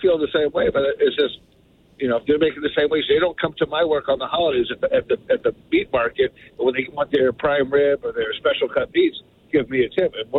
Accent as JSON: {"language": "English", "region": "Florida", "country": "United States", "said": "Now, I am from Florida, and how that relates is when I worked at public supermarkets in high school"}